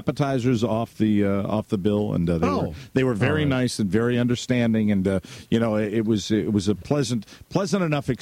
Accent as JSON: {"language": "English", "region": "New England", "country": "United States", "said": "and I'm from New England"}